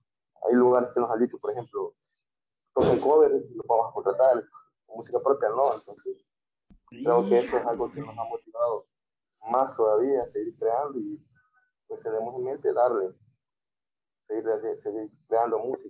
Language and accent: Spanish; Santa Ana, El Salvador; no sé si los que somos de Santa Ana reconocemos la Estatua de la Libertad